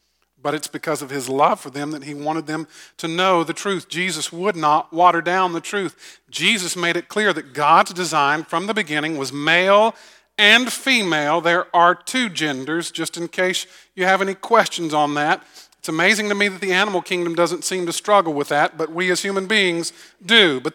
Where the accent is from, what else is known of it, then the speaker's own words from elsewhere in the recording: Augusta, Georgia, United States; I grew up in Augusta, and I sort of grew up on the redneck side of town. In Augusta, in South Augusta. So I have a little bit of hood in me.